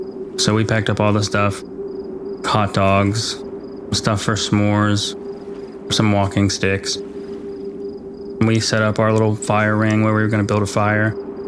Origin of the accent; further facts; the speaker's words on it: West Virginia, United States; I grew up on the Ohio River in West Virginia.